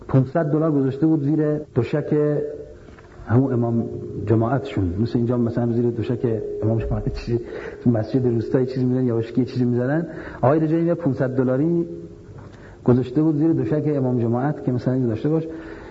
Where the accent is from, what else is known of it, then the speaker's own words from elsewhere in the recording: Iran; من از ایران آمدم،